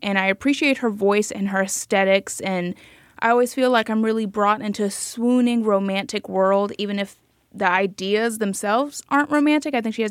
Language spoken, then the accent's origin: English; Miami, Florida, United States; I'm from Miami, though.